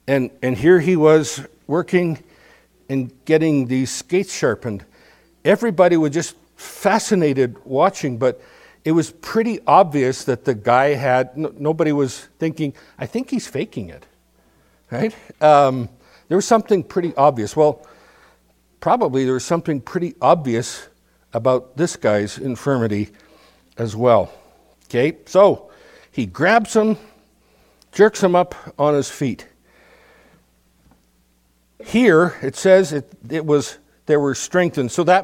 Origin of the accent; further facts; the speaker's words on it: Nipawin, Saskatchewan, Canada; I remember as a kid, I grew up in Nipawin, Saskatchewan